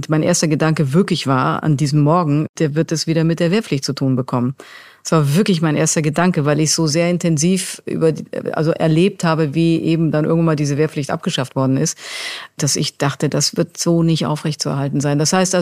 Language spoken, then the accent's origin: German; Bavaria, Germany; Ich bin total areligiös. Also das war ja schon, als ich konfirmiert wurde. Aber ich habe einfach eine Gemeinde damals gehabt, in der ich aufgewachsen bin in Bayern